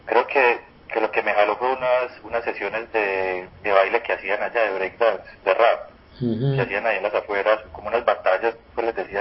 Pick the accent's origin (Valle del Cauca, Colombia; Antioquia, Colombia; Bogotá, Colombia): Antioquia, Colombia; Bello; Yo crecí en Bello, en Salento. Ahí fue gran parte de mi adolescencia e infancia.